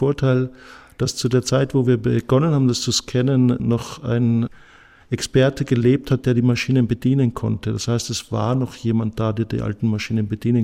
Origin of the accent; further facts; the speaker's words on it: Austria; now in Stuttgart, Germany; Ich bin kein Stuttgarter, okay. Ich bin Österreicher, ja.